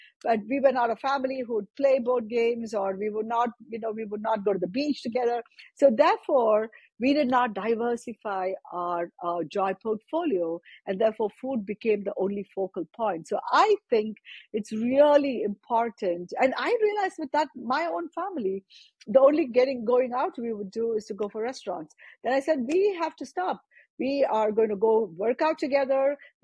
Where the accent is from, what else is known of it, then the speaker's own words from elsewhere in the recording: India; I grew up in India